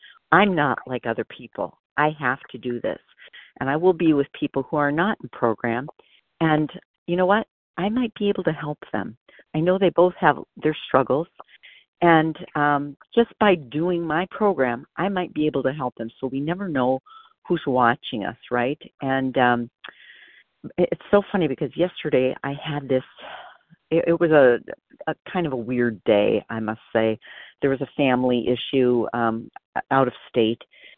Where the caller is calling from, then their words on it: Wisconsin, United States; I'm calling from Wisconsin.